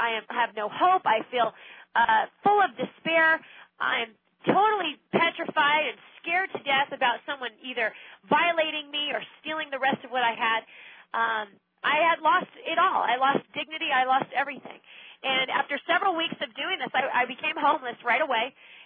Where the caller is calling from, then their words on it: California, United States; It's now 7:05. I'm talking from Northern California.